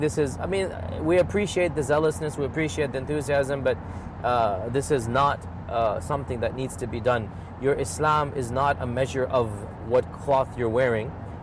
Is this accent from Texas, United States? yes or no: yes; Houston, Texas, United States; born there; Well, I'm from Texas in the sense I was born there. I'm a Houstonian. These days I'm living in Tennessee, but I'm from Texas.